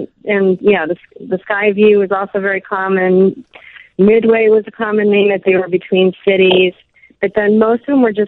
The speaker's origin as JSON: {"language": "English", "region": "Illinois", "country": "United States", "tie": "born or raised there", "lives_now": "Los Angeles, United States", "said": "I live in Los Angeles now, and I grew up near Chicago, and I went to the Waukegan Drive-In, I went to the Grays Lake Outdoor, and I went to the Kino, and all of those are gone."}